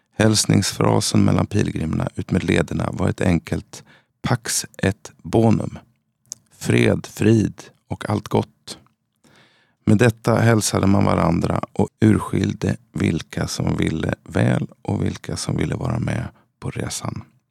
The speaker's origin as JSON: {"language": "Swedish", "town": "Vriksta", "region": "Jönköping County", "country": "Sweden", "tie": "born or raised there", "said": "Jag växte upp i Småland, ett litet villasamhälle som heter Vriksta och är känt för sin ostkaka och tillverkningen av trähusvillor."}